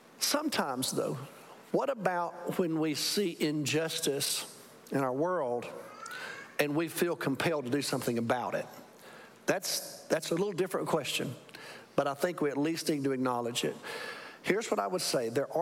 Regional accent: Alabama, United States; He lives in Montgomery, Alabama, lives in my home state.

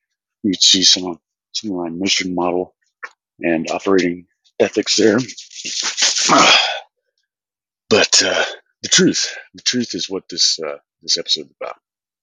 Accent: Texas, United States; But I wasn't born Jewish or anything. I'm from West Texas.

